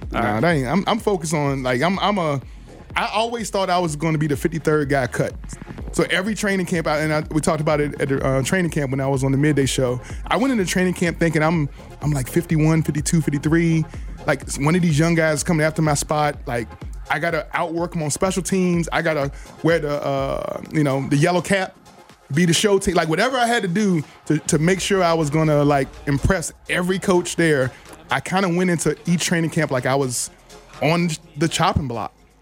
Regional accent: Richmond, Virginia, United States; I was talking to some guys back from Richmond, Virginia, my hometown.

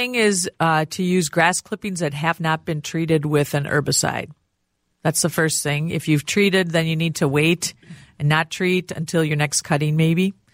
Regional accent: Rochester, Minnesota, United States; I grew up in Rochester, and we'd drive Highway 14.

